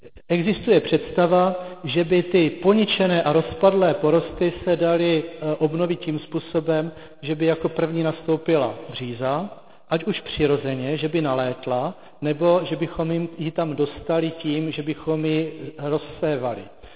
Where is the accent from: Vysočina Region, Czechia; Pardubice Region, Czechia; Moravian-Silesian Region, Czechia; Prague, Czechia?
Moravian-Silesian Region, Czechia; Já pocházím ze Sudet, ze severní Moravy, z Moravskoslezského rozhraní